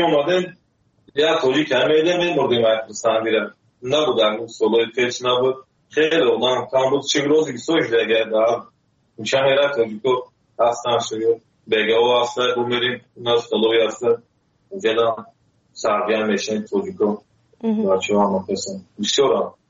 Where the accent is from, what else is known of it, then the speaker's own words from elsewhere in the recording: Tajikistan; moved away; also born or lived in Russia; سال 2015 از تاجیکستان آمدم.